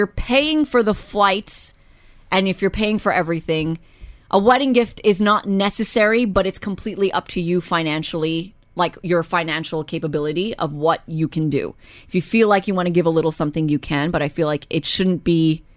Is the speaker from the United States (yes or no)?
no; India; culturally, as an Indian, 100% I'm giving a gift.